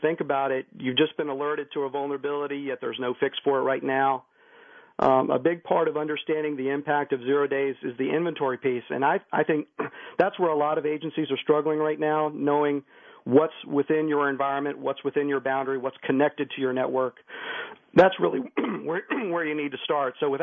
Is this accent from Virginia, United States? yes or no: yes; Virginia, United States; I know this week Senator Tim Kaine from my home state of Virginia introduced